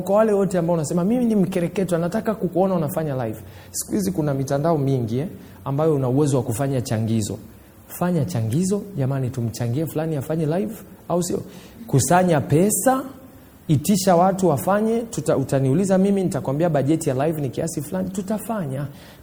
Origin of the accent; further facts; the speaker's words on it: Mwanza, Tanzania; now in Dar es Salaam, Tanzania; Mimi nimetoka Mwanza, nimekuja Dar. Nimefika hapa Dar, sifahamu mtu yoyote.